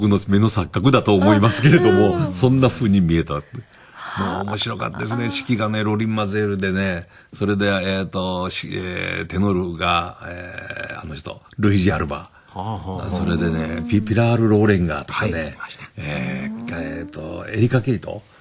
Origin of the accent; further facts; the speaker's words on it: Kyoto, Japan; 僕は京都の人間なんですけどね、はい、東京まで、夜行で出てきまして